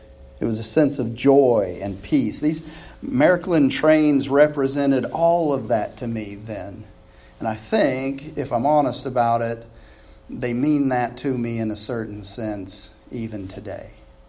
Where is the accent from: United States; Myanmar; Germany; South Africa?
Germany; also born or lived in Austria; much of my childhood, I grew up in Europe, Germany and Austria mostly